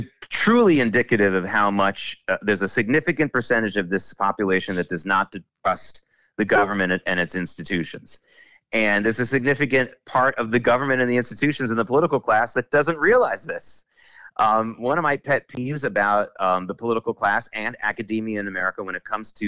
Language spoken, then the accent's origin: English; Norfolk, Virginia, United States; also born or lived in New York; I grew up mostly in the South. I didn't come to New York until high school time. I grew up in a military town in Norfolk, Virginia.